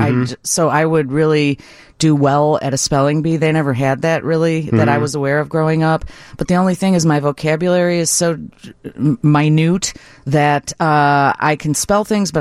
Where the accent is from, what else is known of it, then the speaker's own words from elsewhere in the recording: Midwest, United States; I don't know. I'm from the Midwest. I don't do it.